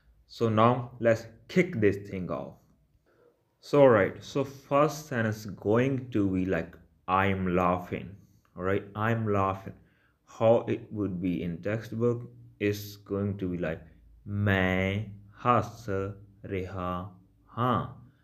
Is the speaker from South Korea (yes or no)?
no; Punjab, India; accent: Malwa; How people say in Malwa accent, which is my accent, right?